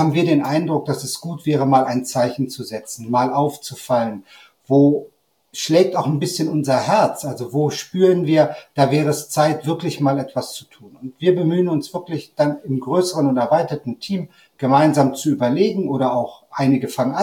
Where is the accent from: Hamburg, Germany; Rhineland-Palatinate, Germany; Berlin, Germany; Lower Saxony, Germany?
Lower Saxony, Germany; Hanover; also born or lived in Italy; now in Switzerland; Ich bin 54, bin Hannoveraner, das hört man ein bisschen. Seit 2017 in der Schweiz. Ich war vorher in Deutschland Pfarrer, dann mit der Familie 8 Jahre am Lago Maggiore in Italien.